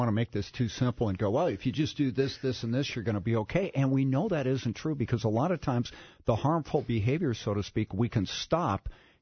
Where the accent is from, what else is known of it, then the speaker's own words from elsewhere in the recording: Edina, Minnesota, United States; No, I grew up in the poor side.